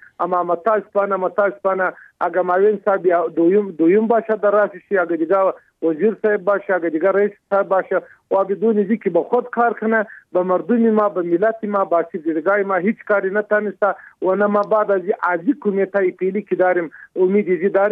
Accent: Afghanistan; ما افغان هستیم

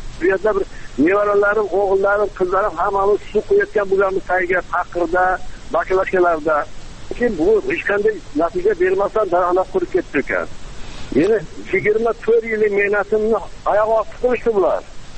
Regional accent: Marhamat, Andijan Region, Uzbekistan; born there; 1931 yil tug'ilganman. Yilim qo'y Marhamat tumanida.

